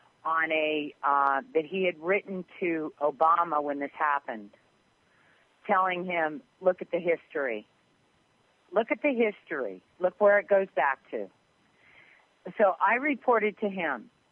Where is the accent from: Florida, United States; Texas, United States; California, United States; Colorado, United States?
California, United States; I grew up in California.